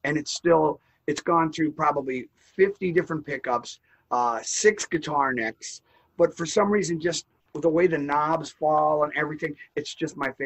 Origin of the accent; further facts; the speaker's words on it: Hollywood, Florida, United States; also born or lived in Maryland / Miramar; Well, I was born in Maryland, but I grew up in South Florida, mostly in Broward County, in, say, Hollywood. I grew up in Miramar for a while